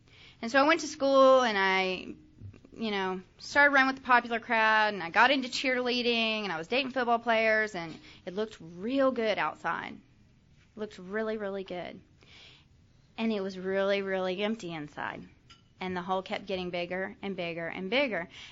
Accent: Texas, United States; moved away; also born or lived in Virginia; I grew up in North Texas, and so I left Texas and went to Virginia

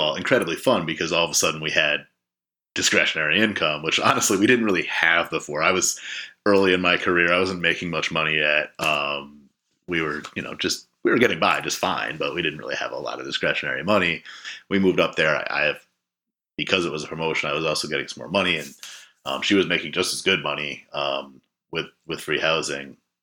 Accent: Connecticut, United States; I grew up in Connecticut. I've always lived in Connecticut, except for that, you know, stint in Boston as a young adult, but kind of out on our own there.

